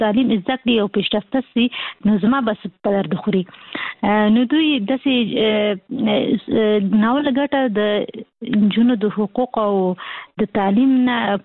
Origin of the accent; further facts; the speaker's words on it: Kabul, Afghanistan; مونږ خاصي د کابل یو